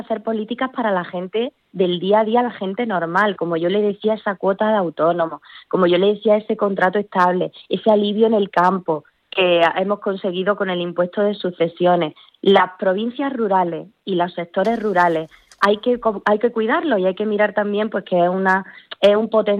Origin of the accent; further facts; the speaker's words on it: Jaén, Andalusia, Spain; porque yo es que soy de Jaén, y Jaén es una provincia muy rural por la que hay que mirar también.